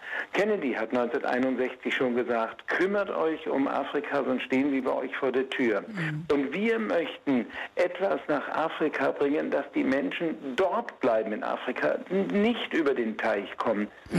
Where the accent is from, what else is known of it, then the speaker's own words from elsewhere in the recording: Lower Saxony, Germany; born there; Ich bin in Ostfriesland geboren, dann 1955 sind wir aus Erbschaftsgründen in die DDR gegangen, 1959 mussten wir flüchten und kamen nicht mehr nach Hause in unser Haus in Ostfriesland.